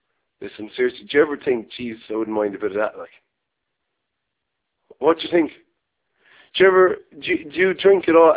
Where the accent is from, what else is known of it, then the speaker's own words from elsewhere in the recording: Ireland; So, like, what does it matter that I'm Irish?